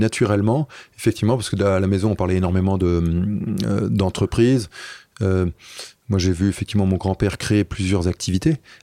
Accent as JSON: {"language": "French", "town": "Paris", "region": "Île-de-France", "country": "France", "tie": "born or raised there"}